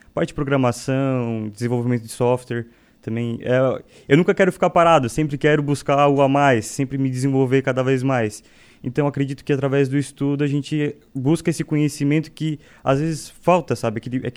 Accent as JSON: {"language": "Portuguese", "town": "Urussanga", "region": "Santa Catarina", "country": "Brazil", "tie": "born or raised there", "said": "Exato, fui criado, nasci e sempre permaneci em Uruçanga."}